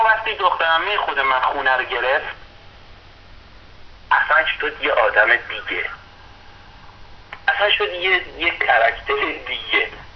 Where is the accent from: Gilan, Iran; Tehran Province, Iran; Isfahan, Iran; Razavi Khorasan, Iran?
Tehran Province, Iran; Tehran; moved away as an adult; من زیاد وقتم نیست از ایران اومدم، هنوز یک سال و نیم هم نشده، وسط خیابونای تهران هم بودم